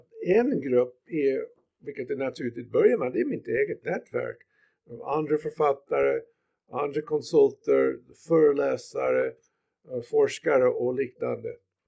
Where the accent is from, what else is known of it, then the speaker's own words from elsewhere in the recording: United States; jag är amerikan